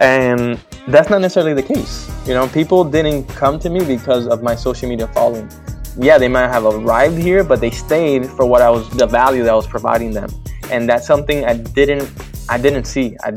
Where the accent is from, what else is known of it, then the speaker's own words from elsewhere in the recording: Miami, Florida, United States; So basically … born and raised in Miami, Florida.